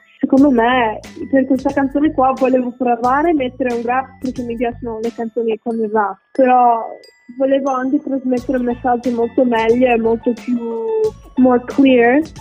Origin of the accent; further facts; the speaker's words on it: Singapore; also born or lived in Treviso, Italy; now in Dublin, Ireland; Ho preso anche spunto da tipo amici in Singapore, perché sono cresciuta a Singapore, poi amici in Italia, l'America, qua a Dublino.